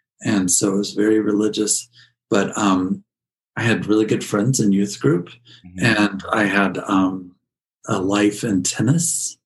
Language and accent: English; Galesburg, Illinois, United States; So I grew up in Galesburg, Illinois, which is, I think from the very beginning of its life was like 30,000 people and continues to be 30,000 people. it was manufacturing.